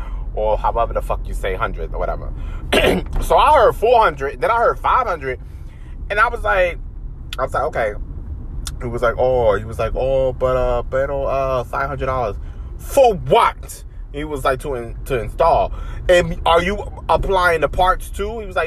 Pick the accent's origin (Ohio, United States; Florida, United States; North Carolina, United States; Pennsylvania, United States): Florida, United States; Jacksonville; Because I'm originally from Jacksonville.